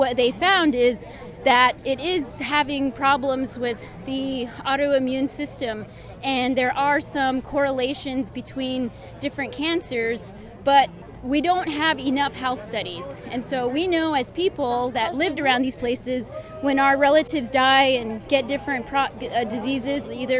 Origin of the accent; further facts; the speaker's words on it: New Mexico, United States; I came from New Mexico. I'm Diné.